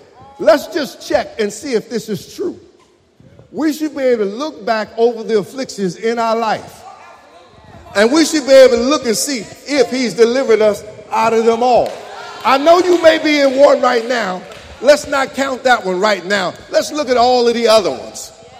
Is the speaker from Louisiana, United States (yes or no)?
yes; Louisiana, United States; moved away; When I moved from Louisiana to Michigan, Louisiana, I was by myself. We, you know, wasn't a whole lot of folk around. I mean, for miles.